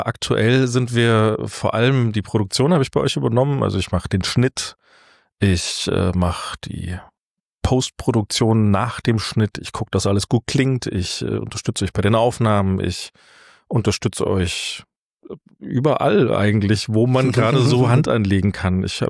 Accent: Moosburg, Bavaria, Germany; born there; also born or lived in Freising; now in Fulda, Germany; Ich komme ursprünglich aus, ja, Moosburg bin ich geboren.

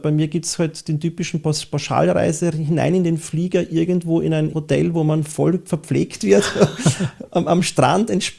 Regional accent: Vienna, Austria; Lieblingsmusik, typisch wienerisch, von … da wo ich herkomme, da gehöre ich hin.

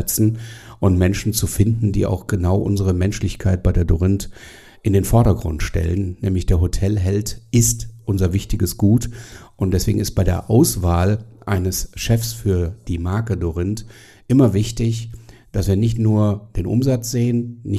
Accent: Düsseldorf, North Rhine-Westphalia, Germany; ich als Düsseldorfer

